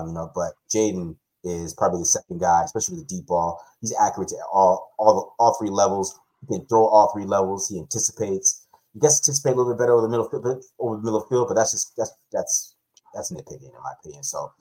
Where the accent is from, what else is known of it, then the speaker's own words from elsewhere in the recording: Arizona, United States; I'm an ASU fan. I'm from Arizona, so I fucks with ASU.